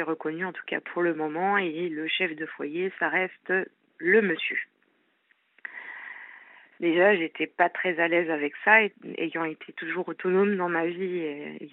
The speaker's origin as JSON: {"language": "French", "country": "France", "said": "je suis française et très engagée citoyennement et humainement dans mon pays, que j'aime"}